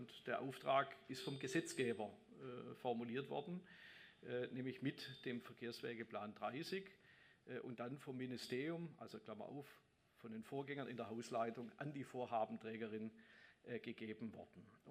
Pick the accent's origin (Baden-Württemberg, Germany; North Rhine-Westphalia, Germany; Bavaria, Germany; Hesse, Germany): Baden-Württemberg, Germany; Stuttgart; Von Stuttgart, meiner Heimatregion, nach Paris fahre ich etwas über 3 Stunden mit dem Zug.